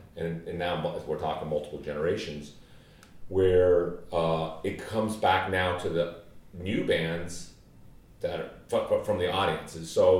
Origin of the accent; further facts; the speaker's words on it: Virginia, United States; growing up in the Shenandoah Valley, being introduced to Irish music